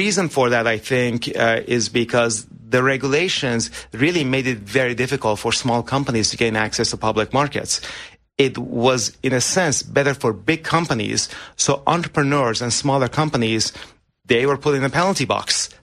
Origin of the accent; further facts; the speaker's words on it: Iran; English is a second language; now in United States; as a kid growing up in Iran in the 1980s, when the eight-year war was going on with Iraq, I had hope in one country.